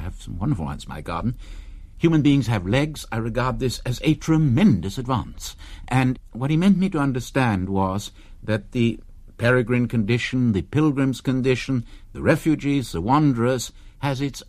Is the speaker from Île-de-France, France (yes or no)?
yes; Paris, Île-de-France, France; I was born in Paris, brought up in French school system.